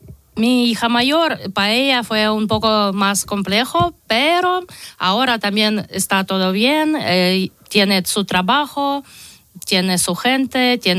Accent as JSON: {"language": "Spanish", "town": "Kharkiv", "region": "Kharkiv Oblast", "country": "Ukraine", "second_language": "Spanish", "said": "De Kharkiv."}